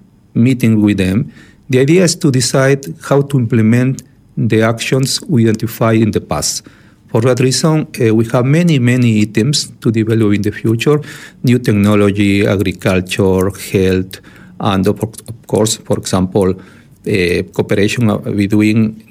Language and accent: English; Ecuador; now in Indonesia; when I came from Ecuador to Indonesia, I spent 3 days.